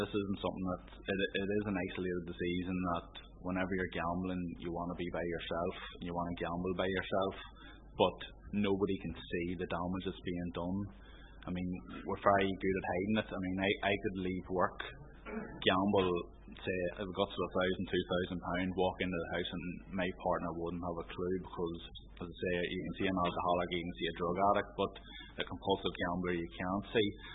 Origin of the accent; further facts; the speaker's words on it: Newry, Northern Ireland, United Kingdom; I'm from Newry.